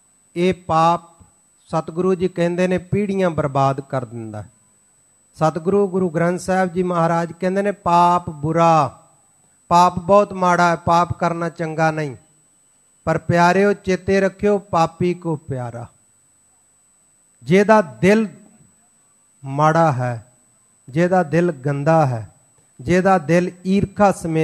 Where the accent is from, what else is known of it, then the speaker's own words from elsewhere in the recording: Pilibhit, Uttar Pradesh, India; born there; ਮੇਰਾ ਜਨਮ ਯੂਪੀ ਦੇ ਵਿੱਚ ਪੀਲੀਭੀਤ ਦੇ ਇਲਾਕੇ ਦਾ ਮੇਰੇ ਮਾਤਾ ਪਿਤਾ ਗੁਰਦਾਸਪੁਰ ਦੇ ਇਲਾਕੇ ਕਾਦੀਆਂ ਦੇ ਪਾਸ ਲੀਲ ਕਲਾਂ ਸਾਡਾ ਪਿੰਡ ਹੈ ਜੱਦੀ